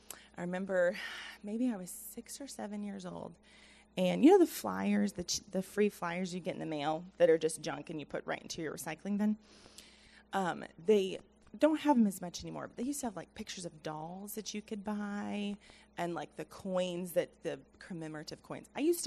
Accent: Nashville, Tennessee, United States; I am originally from Nashville, but it's not the Nashville that it is now

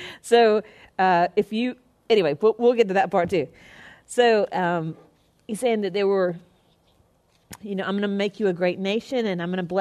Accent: Spartanburg, South Carolina, United States; So we're from Spartanburg, South Carolina, and so the only thing we ever knew about Atlanta is you'd fly through there

